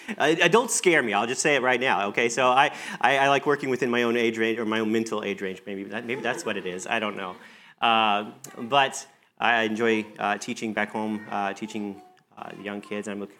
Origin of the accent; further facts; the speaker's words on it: Detroit, Michigan, United States; We come from Southeast Michigan area, so Detroit area in Michigan